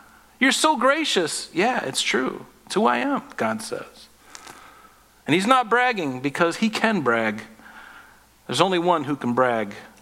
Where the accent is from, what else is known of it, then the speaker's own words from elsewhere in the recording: Pine Island, Florida, United States; I grew up on Pine Island in Florida